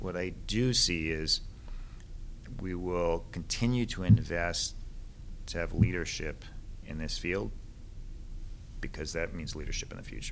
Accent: Canada; Even the countries that are colder, you know, I'm from Canada originally

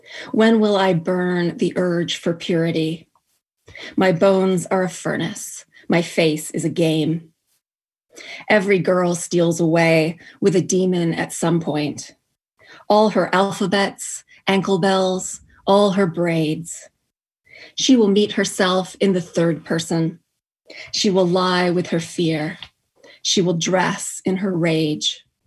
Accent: Hawaii, United States; also born or lived in New Delhi, India; Well, I grew up mostly in Hawaii. My mom is American, but my dad immigrated to this country from India. So I spent most of my childhood sort of going back and forth between Honolulu and New Delhi.

